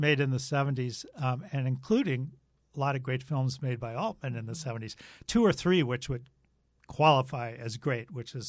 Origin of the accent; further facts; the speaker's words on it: Madison, Wisconsin, United States; I'm from Madison, which doesn't quite count because it's a little bubble in the Midwest.